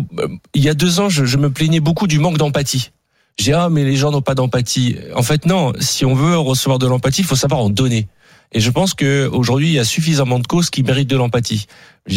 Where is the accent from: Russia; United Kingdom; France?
France; c'est la première fois en 30 ans que moi je suis français avant d'être juif, et c'est la première fois où on me voit sous le prisme de ma judéité.